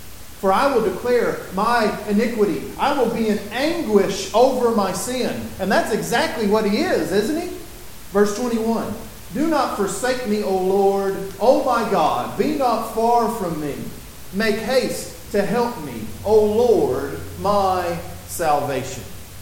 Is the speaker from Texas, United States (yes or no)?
yes; Texas, United States; moved away as an adult; I grew up in West Texas, out near Lubbock. And so I didn't learn how to swim until I was 18 years old and I moved to Florida